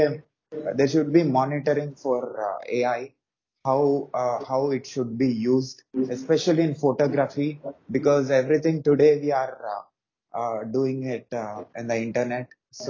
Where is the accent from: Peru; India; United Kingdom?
India; I'm from India.